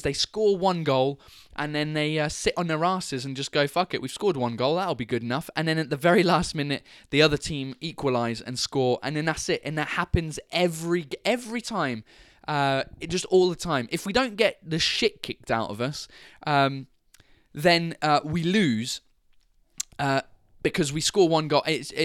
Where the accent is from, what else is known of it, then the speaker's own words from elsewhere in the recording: England, United Kingdom; I couldn't get on stage and be like, "Hi, I'm English," without talking about the fact that we'd all started beating the shit out of each other down in Marseille.